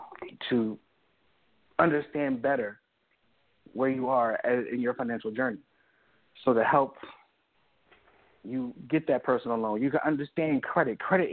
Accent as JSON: {"language": "English", "town": "Philadelphia", "region": "Pennsylvania", "country": "United States", "said": "I'm originally from Philadelphia, guys. I'm originally from Southwest Philadelphia."}